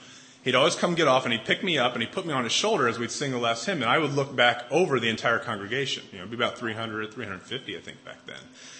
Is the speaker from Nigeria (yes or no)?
no; Fort Wayne, Indiana, United States; also born or lived in Tennessee; I was 4 when we moved to Indianapolis from Tennessee, and then 11 in 1990 when we moved down to back down to Indy. So I was 4 to 11 years old is when I lived here.